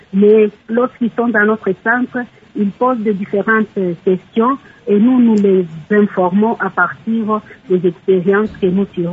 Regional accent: Uvira, South Kivu, DR Congo; Comme chez nous à Ouvira, il y a pas mal de quartiers

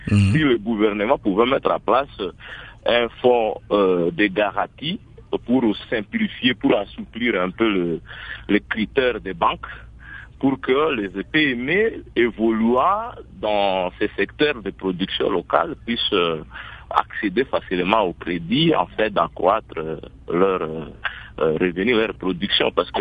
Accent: DR Congo; comme chez nous à l'Est ici, nous sommes à la Sienne orientale

